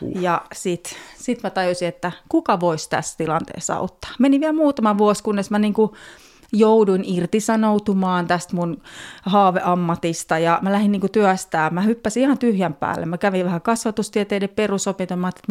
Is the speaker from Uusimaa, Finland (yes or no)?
yes; Helsinki, Uusimaa, Finland; No mä oon helsinkiläinen ja mä oon ihan ihminen ja ihmisläheinen